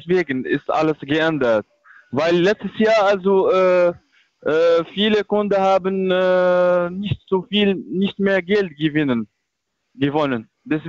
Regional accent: Metz, Grand Est, France; German is a second language; ich komme aus Frankreich.

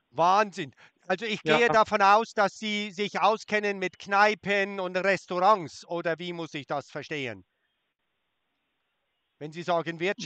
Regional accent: Switzerland; ich bin Schweizer und ich habe halt Fragen

